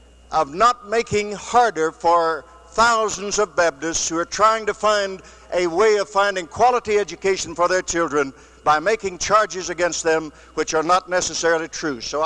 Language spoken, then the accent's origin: English; Mississippi, United States; from Mississippi.